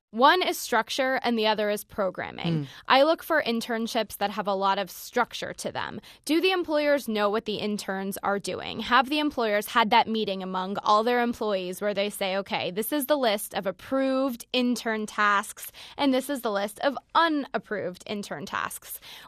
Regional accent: Florida, United States; I was going to school in Florida. I'm from Florida.

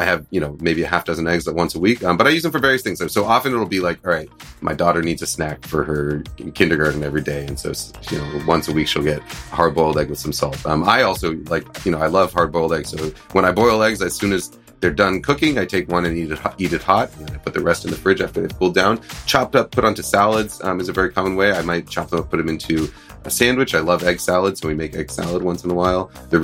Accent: East Coast, United States; Well, I grew up in the East Coast

